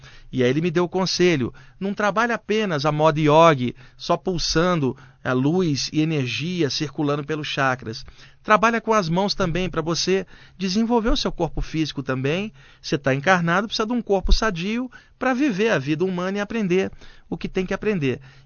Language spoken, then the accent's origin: Portuguese; Rio de Janeiro, Brazil; now in São Paulo, Brazil; Em 88, eu morava no Rio de Janeiro. Eu sou carioca, eu estou morando em São Paulo desde o ano de 1990.